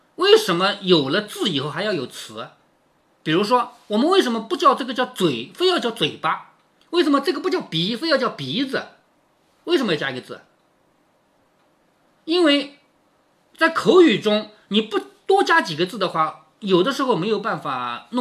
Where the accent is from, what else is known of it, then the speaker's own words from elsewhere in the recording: Changzhou, Jiangsu, China; 结果导致我们常州人本人都不会读这两个字